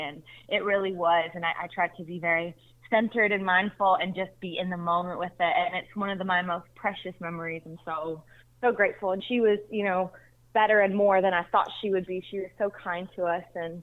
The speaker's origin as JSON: {"language": "English", "country": "Canada", "said": "And she was from Canada and I was from Canada."}